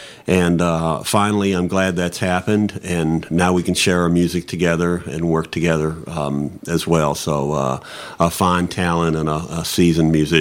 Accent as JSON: {"language": "English", "region": "Virginia", "country": "United States", "tie": "born or raised there", "moved": "as an adult", "lives_now": "Canada", "said": "I'm originally from the state of Virginia, Northern Virginia, born and raised, and moved up to Ontario, Canada, up just north of Toronto, back in 2002, and I've lived there ever since"}